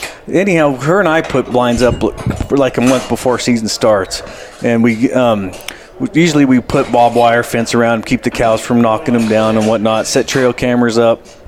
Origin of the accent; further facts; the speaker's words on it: Trinidad, Colorado, United States; Okay, well, I'm from Trinidad, Colorado, and I've been actually a hunting guide my whole life